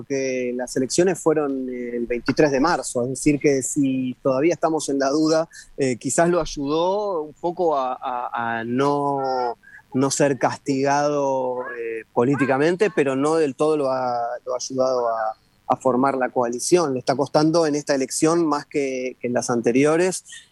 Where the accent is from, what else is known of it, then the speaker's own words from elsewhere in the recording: Argentina; now in Israel; como por ejemplo en la Argentina, de donde yo soy originario